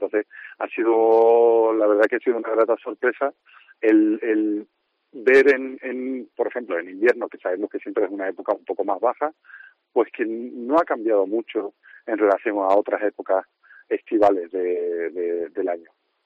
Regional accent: Benahavís, Andalusia, Spain; born there; Yo nací en Benavís hace 46 años.

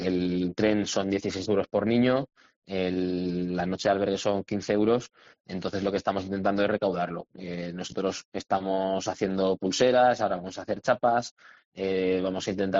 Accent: Villanueva, Aragon, Spain; a mí también me hacía ilusión pues hablar de mi pueblo, bueno, mi pueblo al uso, que es Villanueva, y, sí, y de poder también poner en valor pues eso, todo lo que se hace en el valle

